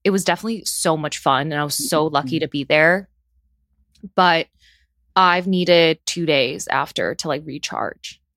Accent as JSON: {"language": "English", "town": "Chicago", "region": "Illinois", "country": "United States", "tie": "born or raised there", "said": "even though I was born and raised in Chicago."}